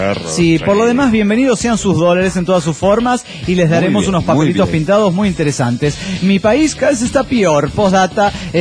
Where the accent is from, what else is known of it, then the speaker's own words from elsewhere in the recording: Guadalajara, Jalisco, Mexico; de Guadalajara.